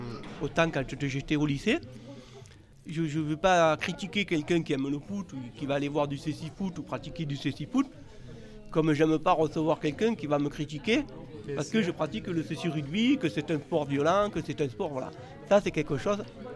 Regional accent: Montpellier, Occitanie, France; j'arrive du nord-ouest de Montpellier. Du coup, je suis montpelliérain.

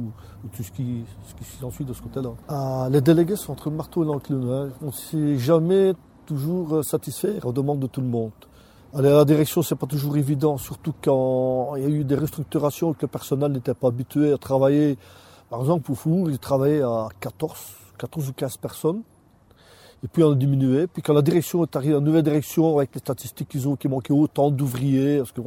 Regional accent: Anderlues, Wallonia, Belgium; né le 15 du 453 à Saint-Paul. Alors, je suis natif d'Anderlu.

